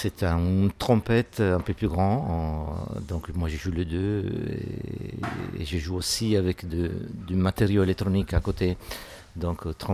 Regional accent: Sardinia, Italy; French is a second language; moi je viens d'un petit village de la Sardaigne.

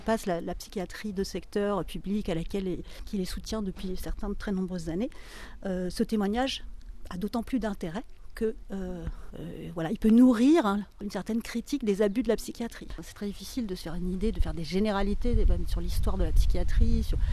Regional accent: Paris, Île-de-France, France; je suis parisienne en fait

